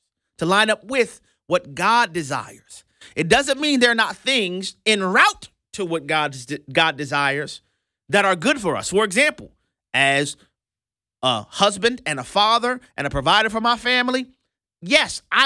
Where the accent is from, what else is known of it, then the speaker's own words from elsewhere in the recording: United States; As an American who loves our country, I want to have, for example, a competent and functional Congress.